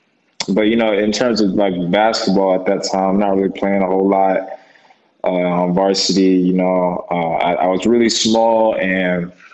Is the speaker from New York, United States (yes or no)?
no; Orlando, Florida, United States; So I grew up in Orlando, Florida.